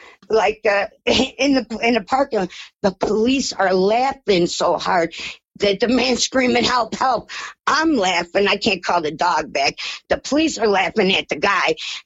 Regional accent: Chicago, Illinois, United States; accent: Chicago; I don't know, my Chicago accent kind of sounds terrible.

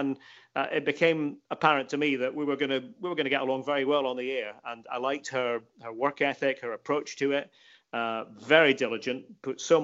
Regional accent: Scotland, United Kingdom; because I'm from Scotland

